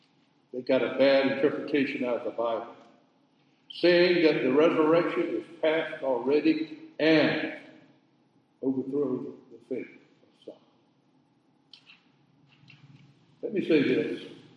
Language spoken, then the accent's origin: English; South Carolina, United States; a church down in South Carolina. I could name the church, but I'm not going to do it. It was in my hometown.